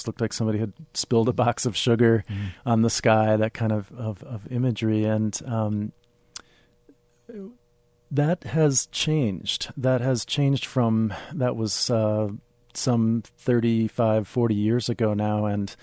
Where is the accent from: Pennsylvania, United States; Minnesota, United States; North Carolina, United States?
Minnesota, United States; Minneapolis; I grew up in Minneapolis, and the year I was born, my parents and grandparents built this cabin about 3 hours north in the lake country of northern Minnesota.